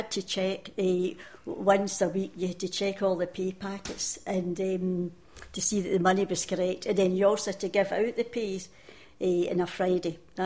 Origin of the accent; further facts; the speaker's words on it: Saltcoats, Scotland, United Kingdom; I was born in Saltcoats, and … And I have a twin brother, and I was raised in Saltcoats, went to the Saltcoats Public School